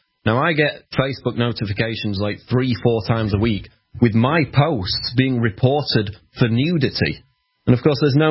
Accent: Scotland, United Kingdom; I'm Scottish, my family's Scottish.

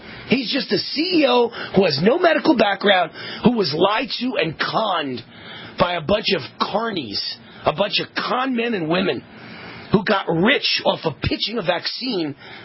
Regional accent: Mount Vernon, New York, United States; I grew up in Mount Vernon, New York. And the town was about 60% black.

